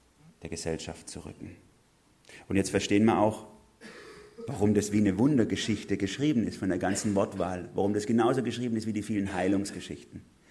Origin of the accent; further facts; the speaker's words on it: Germany; Und hier können wir als Deutsche ganz sicher sehr viel davon lernen.